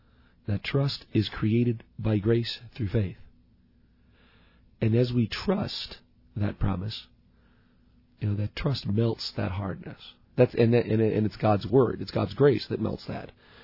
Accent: Illinois, United States; Now, I'm from Illinois, 70 is never legal.

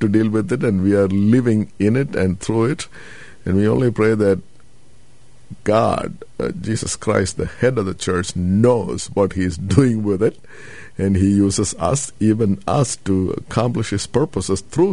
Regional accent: India; I am on the faculty here, but I was born and raised in India, son of a Lutheran school teacher in India.

